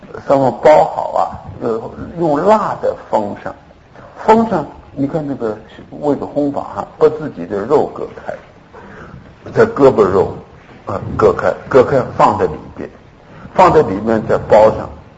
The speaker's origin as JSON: {"language": "Chinese", "country": "China", "said": "现在我们就是汉人，我们中国人有姓安的，有姓康的哈，都是那么来的"}